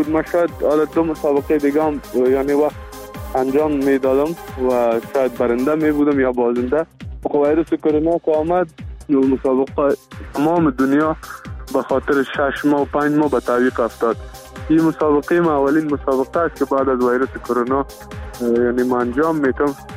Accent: Afghanistan; تنها افغانستان یعنی از آسیا من اشتراک میکنم

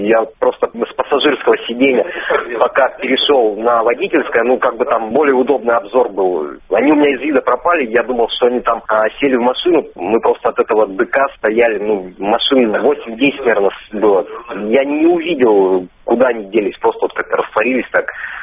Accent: Mari El, Russia; У себя в республике я из Мариэл.

